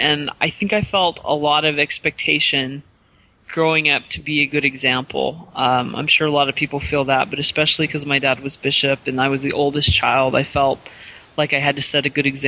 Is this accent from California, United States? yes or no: yes; Bakersfield, California, United States; Yeah, I'm from California, Bakersfield, California. I grew up here. I went to BYU. I was an MTC teacher.